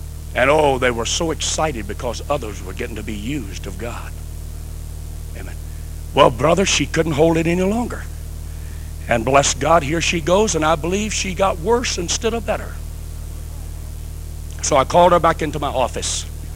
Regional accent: Arkansas, United States; I grew up in Arkansas. And I said, we used to have a lot of hogs.

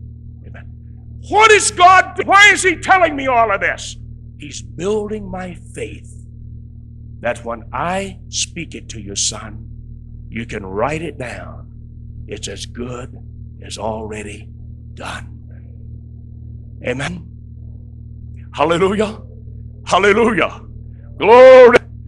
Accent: El Dorado, Arkansas, United States; all the pastors on the platform were ministers from my hometown in El Dorado, Arkansas.

